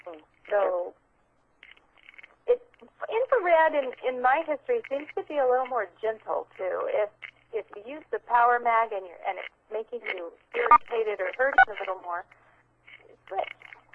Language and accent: English; California, United States; From Northern California.